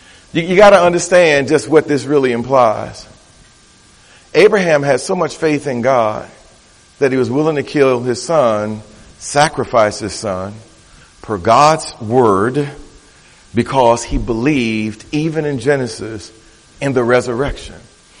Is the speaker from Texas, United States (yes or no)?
no; Detroit, Michigan, United States; And folk, I am from Detroit.